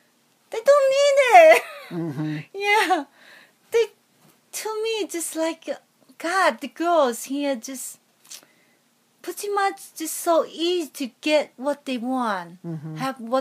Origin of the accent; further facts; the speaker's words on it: China; When I grew up, I don't have a single toy. I always just, kids like my age, grew up in the village